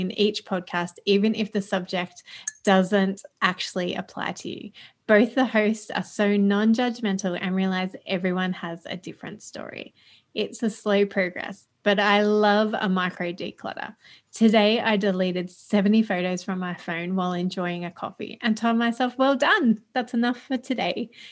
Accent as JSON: {"language": "English", "region": "New South Wales", "country": "Australia", "said": "from New South Wales, Australia."}